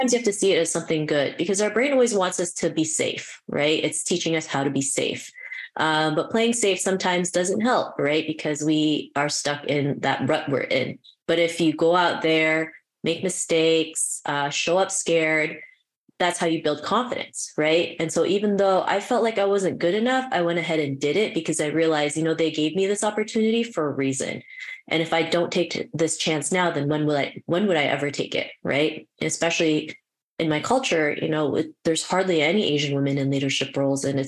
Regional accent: Canada; also born or lived in Philippines; well, I was born in the Philippines, but I was here, I've been in Canada since I was seven.

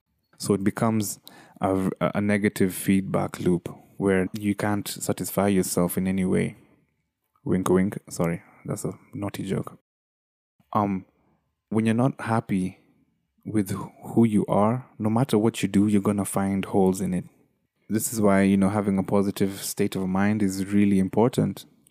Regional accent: Kenya; But as a Kenyan, you know, as a third worldian, I just felt like this is another way where I don't limit myself to my locality.

